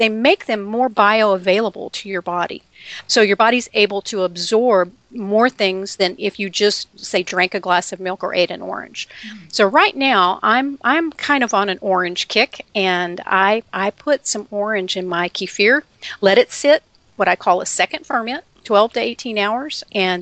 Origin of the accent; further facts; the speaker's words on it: Texas, United States; I'm from Texas. I got to say howdy.